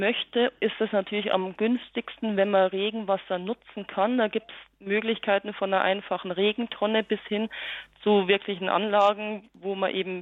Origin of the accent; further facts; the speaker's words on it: Bavaria, Germany; Ich komme aus dem Bayerischen Wald.